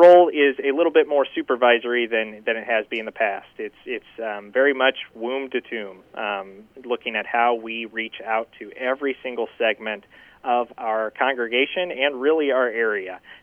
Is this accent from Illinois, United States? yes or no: yes; Springfield, Illinois, United States; now in Indianapolis, United States; I am a transplant. So I grew up in Springfield, Illinois, capital city there in central Illinois, and made my way over here to attend Marion University, the Catholic University in Indianapolis.